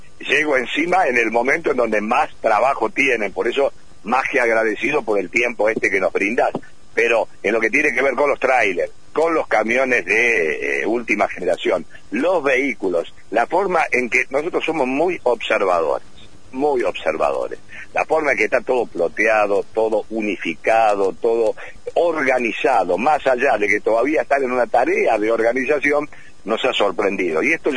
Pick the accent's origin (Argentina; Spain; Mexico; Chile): Argentina; Tucumán; also born or lived in Córdoba; Yo soy tucubano, entonces iba a mi pueblo y era todo una cosa.